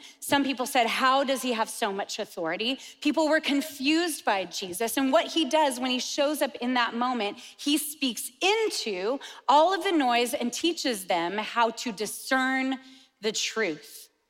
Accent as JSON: {"language": "English", "country": "United States", "said": "I could have sat the test any time to get dual citizenship and never did. I am only American still."}